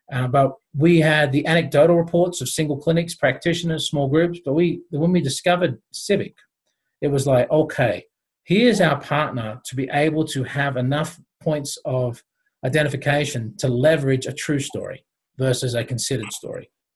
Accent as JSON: {"language": "English", "country": "Australia", "moved": "as an adult", "lives_now": "United States", "said": "I'm not a Colorado native. I'm Australian, but I've made it to the United States, been here for over quarter century, I believe."}